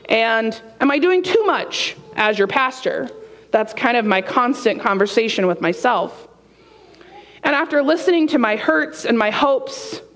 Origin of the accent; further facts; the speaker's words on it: Indiana, Pennsylvania, United States; is a member at the church that I grew up at in Indiana, Pennsylvania, Zion Lutheran Church.